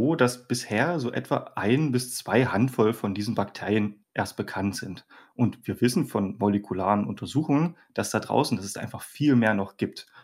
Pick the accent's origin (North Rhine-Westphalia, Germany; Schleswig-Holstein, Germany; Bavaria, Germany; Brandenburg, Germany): Brandenburg, Germany; Kauxdorf; mein Heimatdorf Kauxdorf kommt, dann Kauxdorfus oder irgendwie sowas.